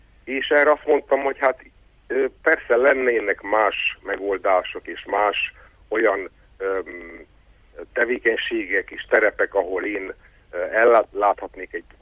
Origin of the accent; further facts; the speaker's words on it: Brașov, Brașov County, Romania; én Brassóban születtem, Brassóban jártam iskolába, ott hívta magamba a buzavirággal és az irodalmi körrel azt a magyar tudatot, ami mai napig is bennem van.